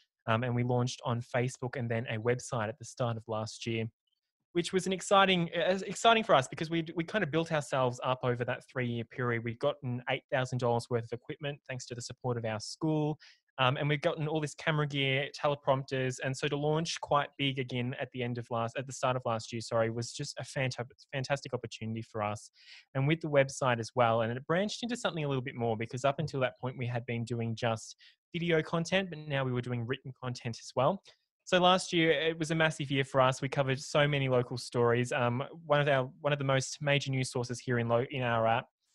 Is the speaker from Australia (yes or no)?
yes; Ararat, Victoria, Australia; also born or lived in Echuca; Yeah, so I've always lived in Ararat. I was born in Echuca, actually, but I only lived there till I was one. So other than that, I've lived here in Ararat.